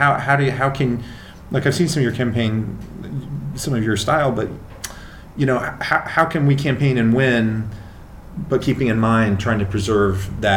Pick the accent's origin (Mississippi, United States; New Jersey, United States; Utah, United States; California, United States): New Jersey, United States; I'm from New Jersey.